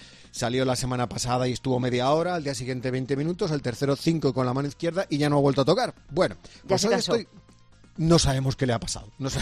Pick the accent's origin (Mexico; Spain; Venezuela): Spain